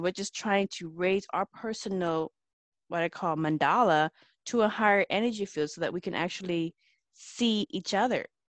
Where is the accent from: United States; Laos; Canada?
Laos; I'm from the Hmong tribe of Laos, and we have our belief system about these folklores as well.